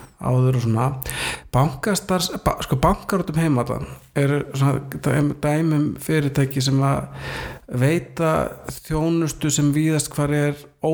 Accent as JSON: {"language": "Icelandic", "town": "Vestmannaeyjar", "region": "Southern Region", "country": "Iceland", "tie": "born or raised there", "said": "og þegar við ólust upp í Vestmannu"}